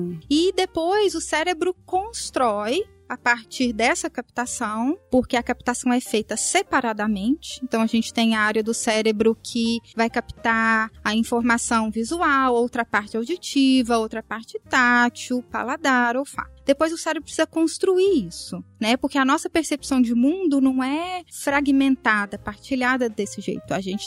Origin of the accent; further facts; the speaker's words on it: Lavras, Minas Gerais, Brazil; Do sul de Minas, da região de Lavras. Eu sou de Lavras, o meu pai é engenheiro agrônomo, o meu avô era produtor de café e o meu pai herdou a fazenda dele.